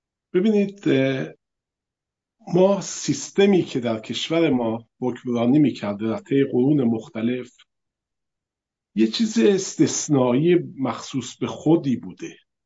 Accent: Iran; همه اینها هیچ کدوم افتخاری نبود که بشی من ایرانی هستم و اینم بکراند منه

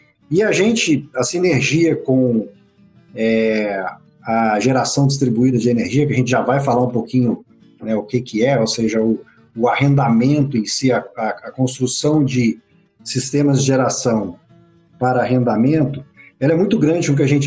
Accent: Minas Gerais, Brazil; now in São Paulo, Brazil; resido em São Paulo, tá? Porque, infelizmente, eu sou mais próximo aí da nossa terra, eu sou do Triângulo Mineiro, né?

